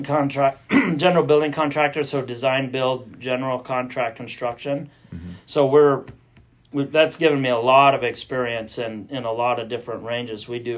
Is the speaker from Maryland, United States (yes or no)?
no; Idaho, United States; So I was born in Bonner County, just not too far from here in the old Bonner General Hospital. Mm-hmm. So I'm 49, so I've lived here my whole life.